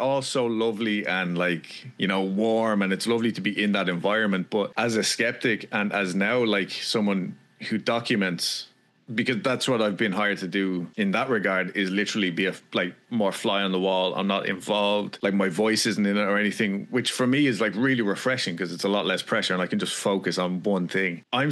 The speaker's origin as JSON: {"language": "English", "country": "Ireland", "tie": "born or raised there", "said": "And that's how I was raised in Ireland."}